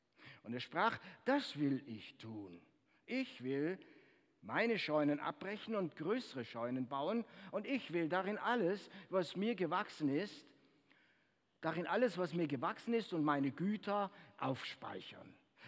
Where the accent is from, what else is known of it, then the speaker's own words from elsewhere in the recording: Brazil; German is a second language; now in Germany; Bei uns in Brasilien war es immer so, da gab es eine ganz heiße Zeit und dann gab es halt nicht ganz so heiße Zeit.